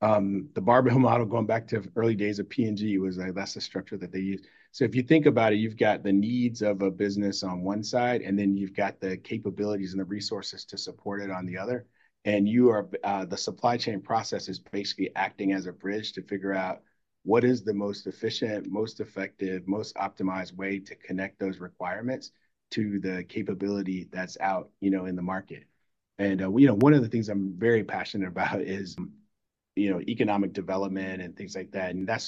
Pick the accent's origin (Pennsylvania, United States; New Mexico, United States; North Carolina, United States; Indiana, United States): Indiana, United States; Probably like wanderlust from growing up in Indiana.